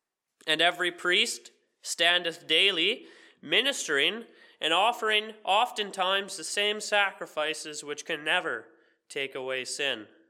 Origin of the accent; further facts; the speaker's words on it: Bancroft, Ontario, Canada; I'm from Bancroft, Ontario. I've been here on the island for a few months and in fellowship in Pope Road and headed back to Ontario here soon.